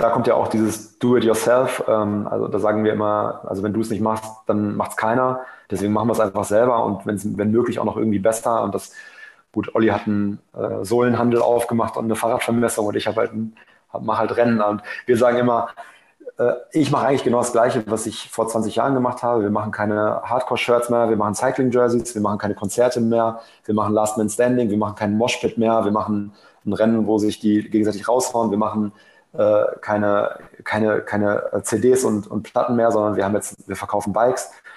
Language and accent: German; Münster, North Rhine-Westphalia, Germany; ich komme halt aus Münster